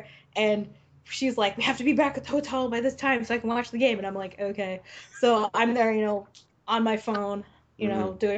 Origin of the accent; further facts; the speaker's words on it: California, United States; When I was a child, I grew up in the Redwood Forest.